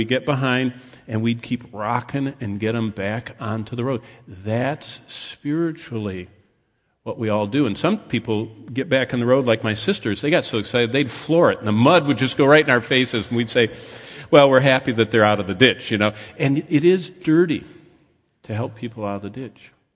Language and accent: English; Lansing, United States; I remember we grew up in Lansing